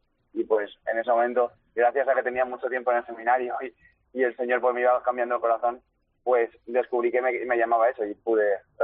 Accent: Alicante, Valencian Community, Spain; Soy de la parroquia de Benalúa, uh-huh, una parroquia de barrio de ahí de Alicante.

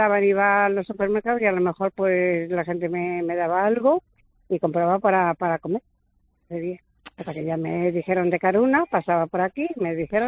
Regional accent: Ávila, Castile and León, Spain; tenía que pagar alquiler, yo soy de Ávila, vine aquí.

